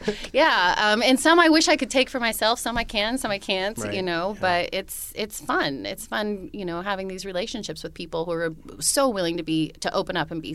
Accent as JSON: {"language": "English", "town": "Santa Monica", "region": "California", "country": "United States", "tie": "born or raised there", "moved": "yes", "said": "I'm from Los Angeles."}